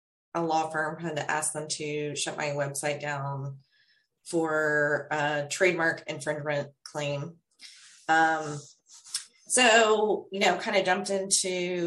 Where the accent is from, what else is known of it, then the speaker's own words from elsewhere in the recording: Louisiana, United States; When I say home, like my hometown in Louisiana. I live in Maryland, but I haven't been back there.